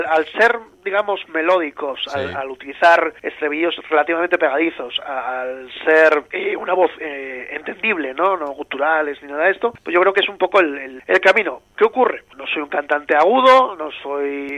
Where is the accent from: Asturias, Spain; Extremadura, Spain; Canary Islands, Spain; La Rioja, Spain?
Asturias, Spain; siendo asturianos teníamos que meter una gaita un día de estos